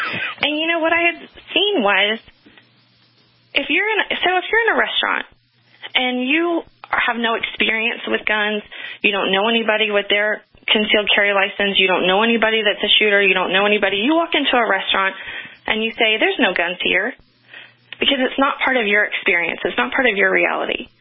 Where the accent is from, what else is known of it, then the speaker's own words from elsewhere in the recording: Dallas, Texas, United States; I grew up in Dallas, a big city. I was in the middle of the city. And although it was Texas and guns were relatively common, they weren't in my home.